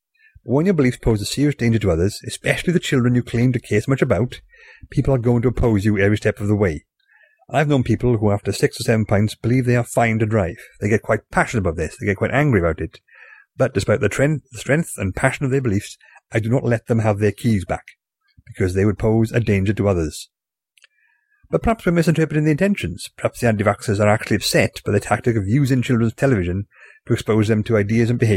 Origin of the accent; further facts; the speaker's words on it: Wales, United Kingdom; As a Welshman, I'm particularly perturbed by Fireman Sam.